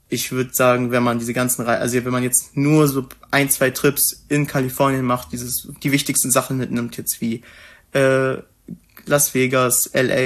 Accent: Germany; wenn du irgendwem erzählt hast, ey, ich bin aus Deutschland, dann waren die sofort richtig interessiert.

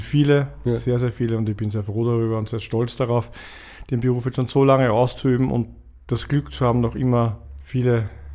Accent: Ebreichsdorf, Lower Austria, Austria; ich bin gebürtiger Ebrechtsdorfer. Ich bin aufgewachsen eigentlich schon im Kindergarten hier. Ich habe hier Fußball gespielt viele Jahre lang.

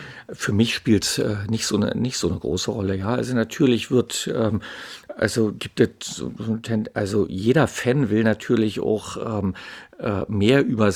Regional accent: Berlin, Germany; Also ich jetzt hier als Berliner

